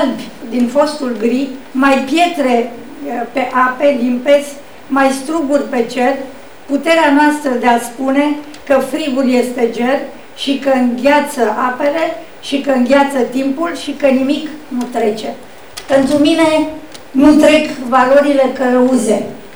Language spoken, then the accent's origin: Romanian; Dobruja, Romania; Nu trece mândria mea că sunt armeancă, nu trece mândria mea că sunt o fiică a Dobrogei